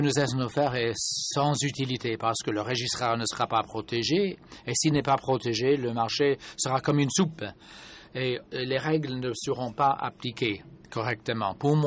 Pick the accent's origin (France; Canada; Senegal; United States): Senegal; je viens du Sénégal